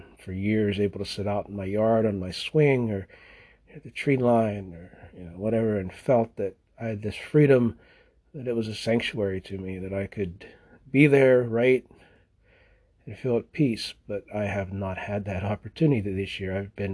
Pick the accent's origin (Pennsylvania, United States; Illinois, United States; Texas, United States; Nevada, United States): Pennsylvania, United States; Somerset; This is by no means my hometown. My hometown is Somerset, Pennsylvania.